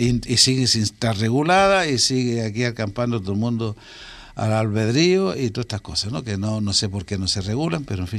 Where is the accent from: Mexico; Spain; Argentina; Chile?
Spain; Fuerteventura, Canary Islands; Fuerteventura es una isla muy querida, por su tranquilidad, por sus playas, en fin, por todo lo bueno que somos todos los majoreros.